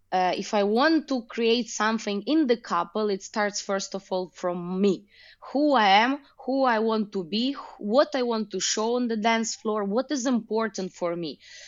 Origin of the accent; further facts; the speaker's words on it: Ukraine; English is a second language; now in Germany; So yeah, I am living now in Germany. Actually, I'm coming from Ukraine.